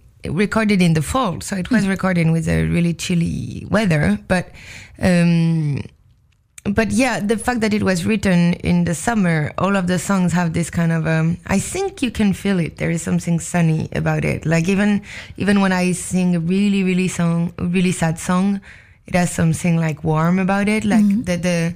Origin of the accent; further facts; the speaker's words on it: Paris, Île-de-France, France; English is a second language; I was born and raised in Paris.